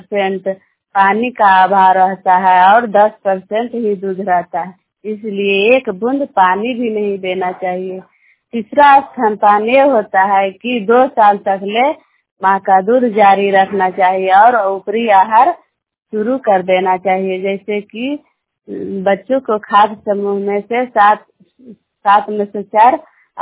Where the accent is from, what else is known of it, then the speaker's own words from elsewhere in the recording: Balaupar, Bihar, India; मैं बलौपर के रहने वाली हूँ, नारदीगंज प्रखंड से हूँ।